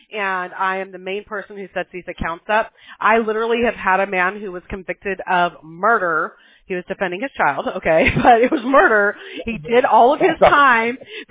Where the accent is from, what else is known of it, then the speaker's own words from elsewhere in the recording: the South, United States; born there; I was born in the Bible Belt, so you're preaching to the choir here.